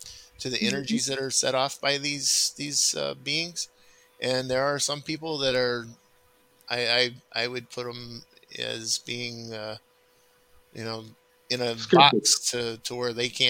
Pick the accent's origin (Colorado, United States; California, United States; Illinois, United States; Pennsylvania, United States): California, United States; now in Wisconsin, United States; Yeah, I come from Cali. I was born and raised out there and moved here in 93 to Wisconsin.